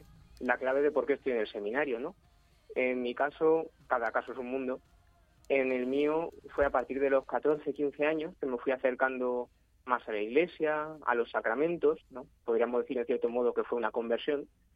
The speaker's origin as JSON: {"language": "Spanish", "town": "Valdepeñas", "region": "Castilla-La Mancha", "country": "Spain", "tie": "born or raised there", "said": "soy natural de Valdepeñas."}